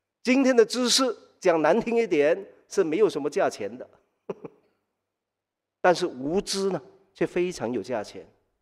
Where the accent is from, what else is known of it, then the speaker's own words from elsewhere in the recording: Singapore; 我们新加坡人哦，那么新移民还有第二代移民在这里成长的都能够体会得到。我们有华语，有英语，我们有自己家里的语言，可能是广东话